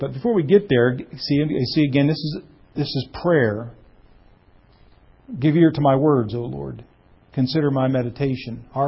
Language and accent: English; Pennsylvania, United States; Growing up in Western Pennsylvania, you have roads that are all over the place.